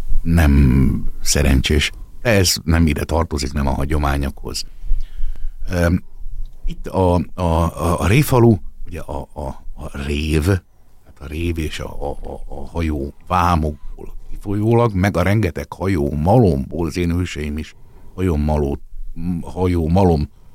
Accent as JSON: {"language": "Hungarian", "town": "Győr", "region": "Győr-Moson-Sopron", "country": "Hungary", "said": "szoktam mondani, hogy nem is győri vagyok, hanem réfalusi"}